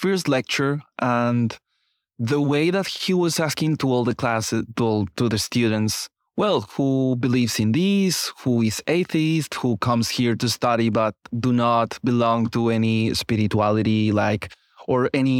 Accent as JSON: {"language": "English", "town": "Bogota", "region": "Bogotá Capital District", "country": "Colombia", "second_language": "English", "lives_now": "Boston, United States", "said": "I am from Colombia, from Bogota. It is a beautiful city full of crowd noises. We don't have metro. We don't have the train."}